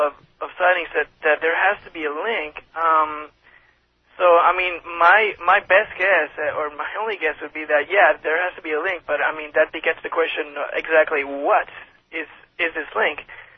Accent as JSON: {"language": "English", "town": "Ponce", "country": "Puerto Rico", "said": "I'm from a city called Ponce, which is on the south coast of Puerto Rico."}